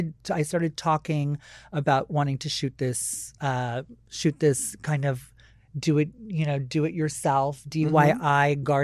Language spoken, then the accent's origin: English; Hawaii, United States; And so I'm a local girl from Maui, and it's heartbreaking. My first job was in Lahaina.